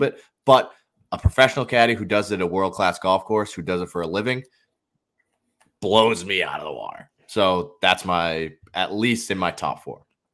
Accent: Massachusetts, United States; We're from Massachusetts. I can't smoke weed when I'm playing golf.

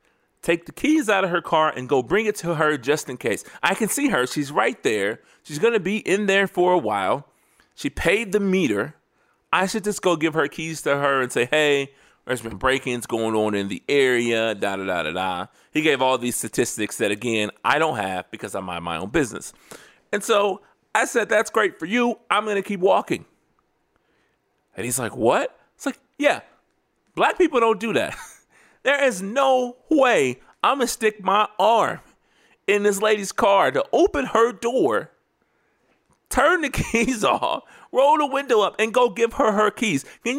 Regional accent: Indianapolis, Indiana, United States; See, I'm from Indianapolis, right? I'm a Pacers fan.

